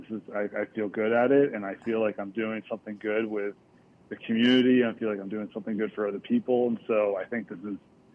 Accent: Austin, Texas, United States; You know, I grew up in Austin, Texas. I was a kid that was dropped off at the local municipal golf course for my mom.

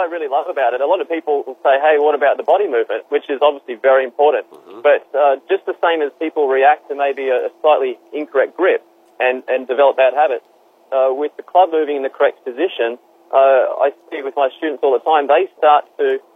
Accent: Australia; now in United States; I'm from Australia originally. I've moved to the United States.

